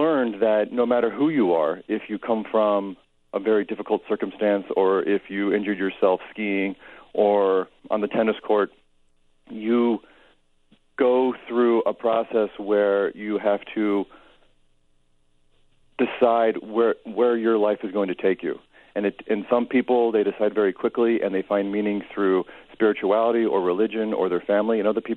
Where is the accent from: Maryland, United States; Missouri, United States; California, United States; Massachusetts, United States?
Missouri, United States; St. Louis; I am. I'm originally from St. Louis, yes.